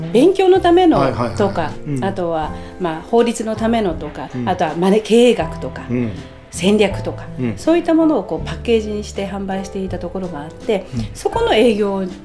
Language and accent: Japanese; Fukushima, Japan; 実は私の実家が福島にありまして、